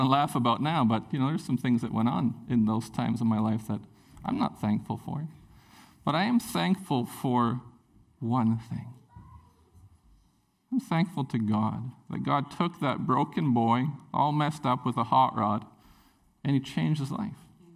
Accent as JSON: {"language": "English", "town": "Prince Rupert", "region": "British Columbia", "country": "Canada", "tie": "born or raised there", "said": "when I grew up in Prince Rupert"}